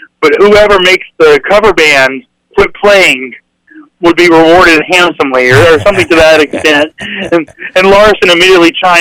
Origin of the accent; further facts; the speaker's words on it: Mobile, Alabama, United States; I've never been to Mid-Ohio. I'm not from the Midwest. I'm from Mobile.